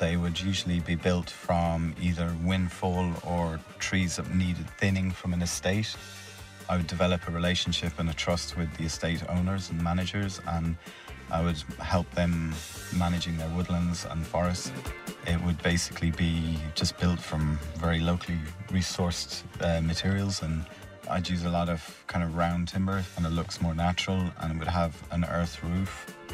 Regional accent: Kilkill, Ireland; now in Bantry, Ireland; I live down here in Bantry in West Cork, and I grew up around Kilkill

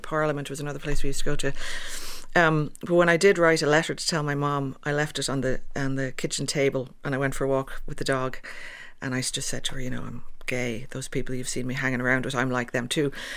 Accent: Portmarnock, Leinster, Ireland; Grew up in Portmarnock, yeah.

